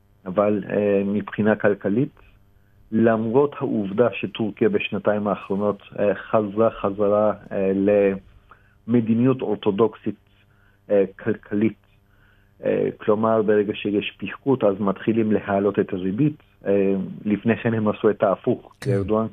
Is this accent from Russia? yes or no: no; Turkey; now in Israel; אני מן הסתם נולדתי שם, כן. גדלתי שם.